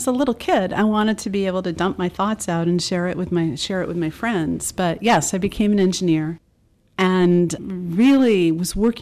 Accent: United States; I really needed health insurance because I'm an American and it was pre-Obamacare.

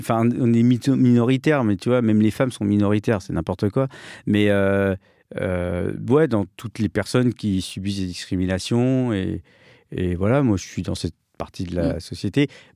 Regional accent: France; born there; Et puis moi, je suis né en France. Je suis le seul.

